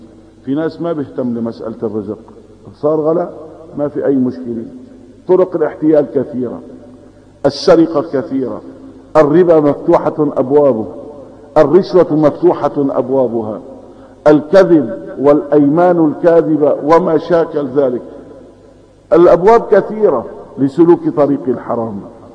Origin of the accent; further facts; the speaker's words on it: Al-Bab, Aleppo Governorate, Syria; عن بلدتنا، في بلدة الباب شيء عجيب أيها الإخوة